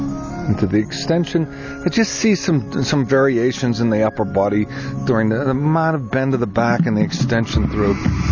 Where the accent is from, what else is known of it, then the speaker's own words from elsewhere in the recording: Greensburg, Pennsylvania, United States; I'm from Greensburg, Pennsylvania